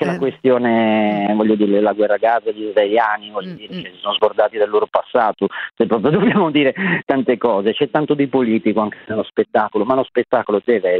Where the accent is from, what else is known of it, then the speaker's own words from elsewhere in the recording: Apulia, Italy; io sono pugliese